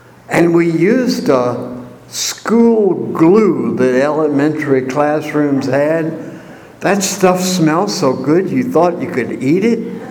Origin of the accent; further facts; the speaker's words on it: Suffolk, Virginia, United States; This year, my mind has been filled with memories of Christmas as a child growing up in Suffolk, Virginia.